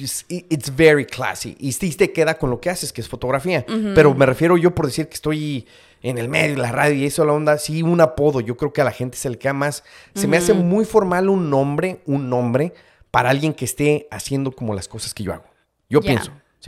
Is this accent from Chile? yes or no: no; San Felipe Torres Mochas, Guanajuato, Mexico; yo vengo de un pueblo de México, San Felipe Torremochas. Todo mundo tenemos apodo.